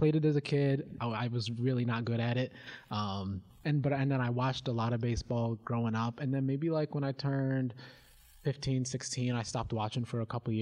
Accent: New York, United States; born there; I was born in New York. I was born in Manhattan. And so all my sports stuff is kind of NY based, you know what I mean?

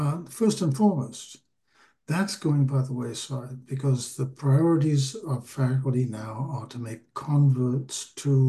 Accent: London, United Kingdom; Well, I'm a Londoner. I mean, I was born right in the middle of London, just 200 yards from Nelson's Column in the middle of Trafalgar Square.

